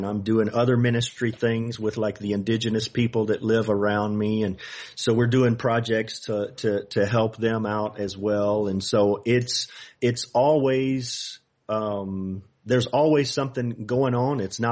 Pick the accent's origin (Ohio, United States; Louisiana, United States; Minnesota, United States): Louisiana, United States; to use a redneck term, since I'm from Louisiana